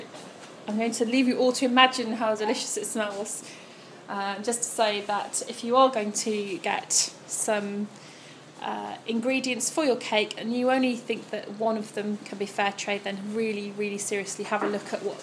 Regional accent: England, United Kingdom; accent: northern; That I've got my northern accent on.

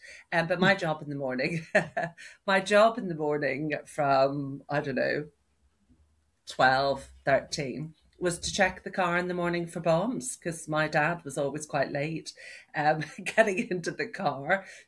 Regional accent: Northern Ireland, United Kingdom; growing up in Northern Ireland and all the things that happened around then and during that time.

